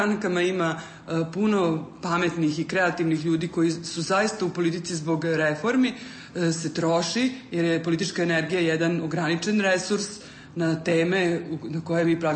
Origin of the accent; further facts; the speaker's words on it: Subotica, Vojvodina, Serbia; pa onda se osjećam kao Subotičanka, pa kao Vojvođanka, pa onda te kao građanin Srbije.